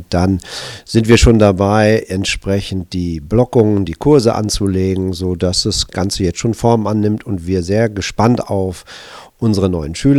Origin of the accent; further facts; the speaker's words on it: Hamburg, Germany; ich bin aus Hamburg